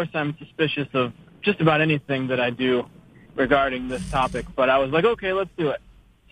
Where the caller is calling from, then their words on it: Fairport, New York, United States; Fairport, New York, where the conventions happen.